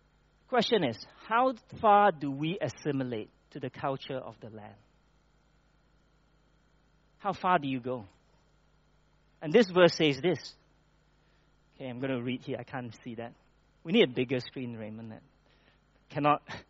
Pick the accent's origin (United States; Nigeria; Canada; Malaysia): Malaysia; when I grew up in Malaysia, my family is not religious at all, but we do all I would call us a cultural Taoist, Buddhist, whatever.